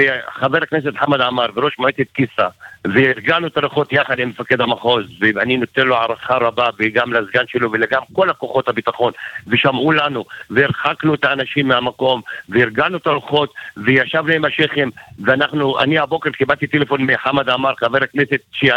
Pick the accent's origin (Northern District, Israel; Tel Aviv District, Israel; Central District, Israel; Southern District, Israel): Northern District, Israel; Yarka; אני דרוזי מירקה